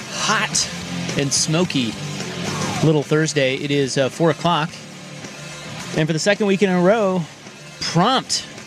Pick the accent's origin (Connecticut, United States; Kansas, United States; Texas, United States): Kansas, United States; You know, I just found out recently, because I went to KU, I'm from Kansas